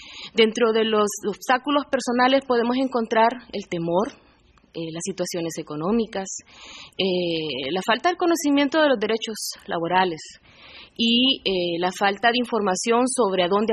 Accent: Honduras; Es más grave aún el caso de Honduras, de donde yo vengo

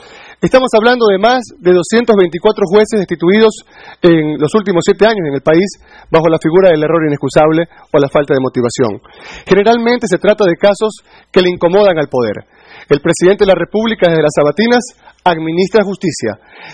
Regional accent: Ecuador; Los que vivimos en el Ecuador, los que somos ecuatorianos, sabemos lo que pasa allá.

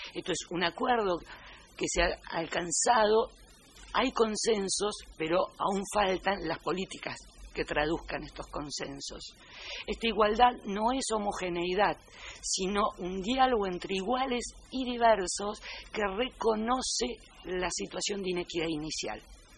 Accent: Argentina; soy argentina

